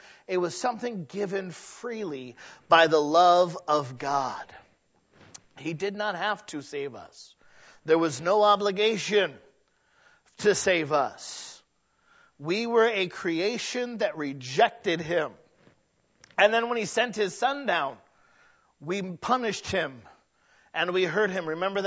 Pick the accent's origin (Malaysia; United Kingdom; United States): United Kingdom; England; We did this thing as English people.